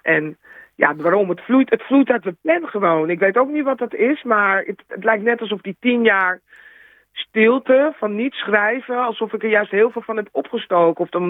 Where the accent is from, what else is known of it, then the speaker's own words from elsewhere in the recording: Amsterdam, North Holland, Netherlands; now in Rotterdam, Netherlands; Want ik woon sinds 1,5 jaar in Rotterdam. En nou, ik voel me hartstikke welkom hier als Amsterdamse.